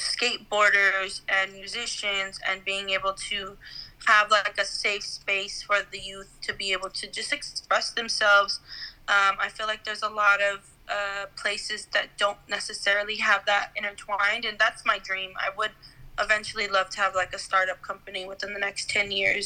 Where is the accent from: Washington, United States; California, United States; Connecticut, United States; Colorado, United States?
California, United States; Los Angeles; I am from Los Angeles, primarily within the San Gabriel Valley, kind of like in the 626 area.